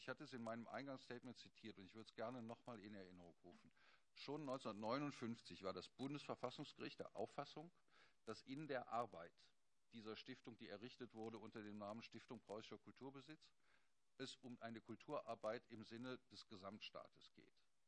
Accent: Rhineland, Germany; Sie verzeihen mir als Rheinländer, dass ich mich für genuin inkompetent erkläre.

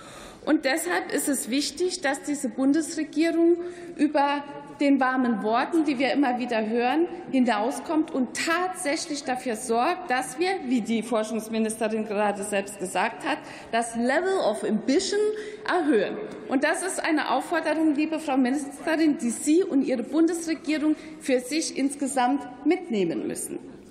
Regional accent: Saarland, Germany; Wer sich in meiner Heimat im Saarland mit dem Thema Wasserstoff beschäftigt

